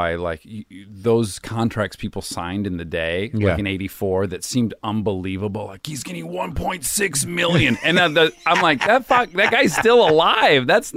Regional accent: Milford, Michigan, United States; Well, I'm from Michigan. I'm from a suburb of Detroit.

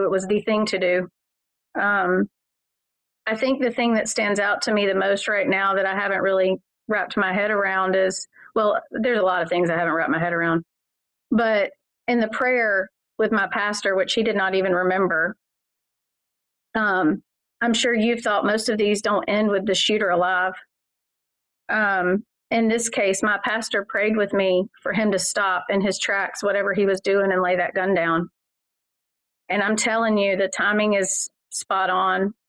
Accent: Winder, Georgia, United States; I was born and raised here in Winder. This is my home. I've lived here 45 years.

